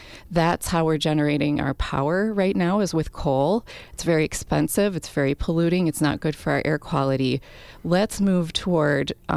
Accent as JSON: {"language": "English", "region": "Wisconsin", "country": "United States", "tie": "born or raised there", "said": "as someone who's born and raised in Wisconsin and whose whole network is here"}